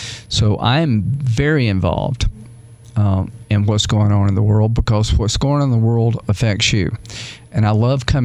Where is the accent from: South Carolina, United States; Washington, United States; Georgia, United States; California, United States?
South Carolina, United States; And, you know, I grew up in Central South Carolina, first in my family.